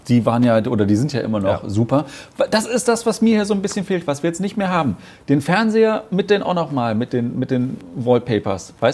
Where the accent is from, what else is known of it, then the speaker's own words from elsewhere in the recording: Düsseldorf, North Rhine-Westphalia, Germany; Als Düsseldorfer natürlich auch